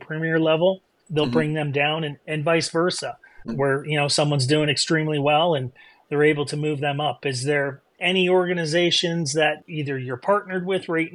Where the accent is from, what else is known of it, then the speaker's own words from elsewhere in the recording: Ontario, Canada; being a part of growing up in Ontario, in a small town in Ontario, that was always something that was near and dear.